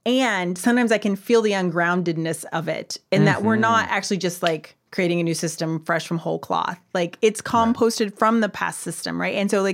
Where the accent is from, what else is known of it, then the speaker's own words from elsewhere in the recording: United States; like, look, I'm an American. Our geography is like really poor.